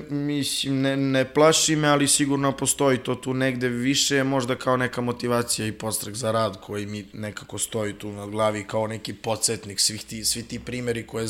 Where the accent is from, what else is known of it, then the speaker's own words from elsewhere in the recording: Serbia; ja imam sreću da sam odrastao u Srbiji